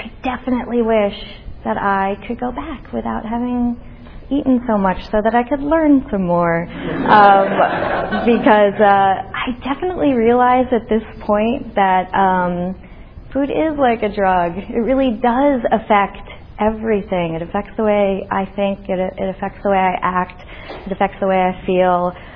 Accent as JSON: {"language": "English", "region": "Northeast", "country": "United States", "said": "And I was tired of living in New York City anyway, and I'm from the Northeast, and I hate the cold."}